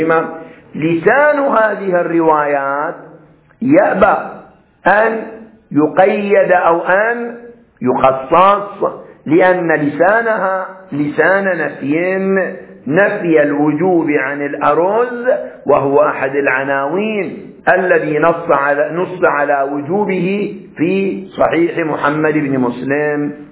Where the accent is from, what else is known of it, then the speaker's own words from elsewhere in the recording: Qatif, Eastern Province, Saudi Arabia; في بلادنا القطيف على سبيل المثال